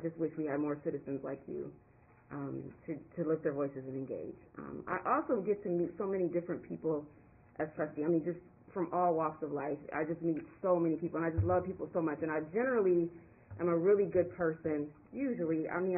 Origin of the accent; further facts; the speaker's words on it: Sturgis, Michigan, United States; I'm from Southwest Michigan, born and raised.